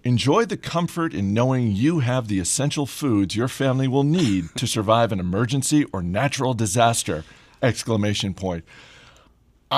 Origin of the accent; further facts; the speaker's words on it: New England, United States; Not so much for me growing up in New England, but it really does seem like a concept that works.